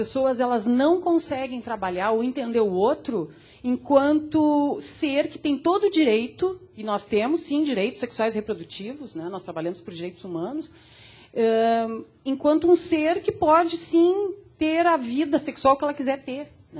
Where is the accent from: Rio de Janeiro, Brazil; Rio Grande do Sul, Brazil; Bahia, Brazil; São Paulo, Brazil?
Rio Grande do Sul, Brazil; Porto Alegre; eu sou de Porto Alegre